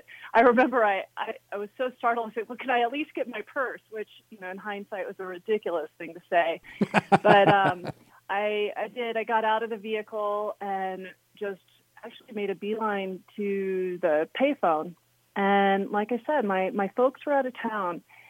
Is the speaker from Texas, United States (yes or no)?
yes; Houston, Texas, United States; I remember I grew up in Houston, Texas, and we had just pulled up to a gas station.